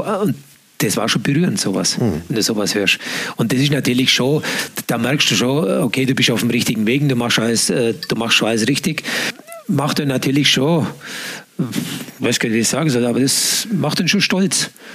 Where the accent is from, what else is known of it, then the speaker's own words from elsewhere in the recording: Bavaria, Germany; gerade bei uns im Allgäu